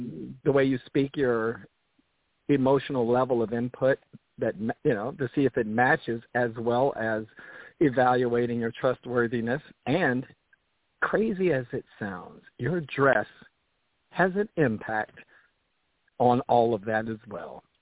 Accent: North Carolina, United States; I grew up in North Carolina.

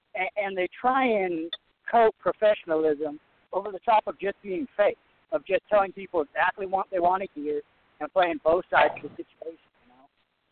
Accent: United States; I'm Native American and less white than most people would assume

